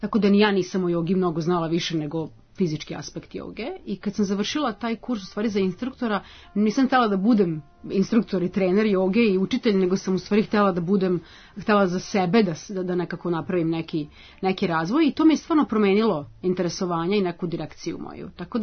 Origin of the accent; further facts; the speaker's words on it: Novi Sad, Vojvodina, Serbia; poreklom sam iz Novog Sada i znala sam još od malena da hoću da radim s ljudima